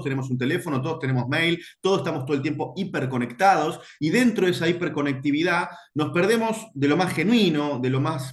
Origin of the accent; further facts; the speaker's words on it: Ramos Mejía, Buenos Aires Province, Argentina; moved away as an adult; now in Buenos Aires, Argentina; nací en Ramos Mejía, me crié en Ramos Mejía durante 21 años. Después, bueno, me vine a vivir acá a Capital Federal por cuestiones lógicas del oficio